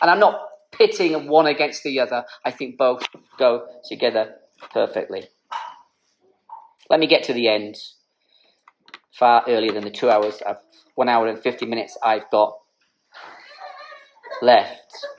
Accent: Ireland; now in United Kingdom; I'm Irish, so I can say whatever I want about you people.

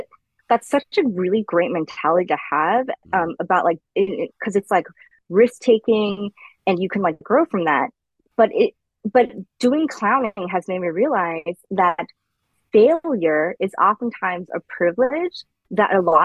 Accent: United States; And then, I mean, honestly, culturally, because I'm Chinese American, like, there is a cultural thing there as well.

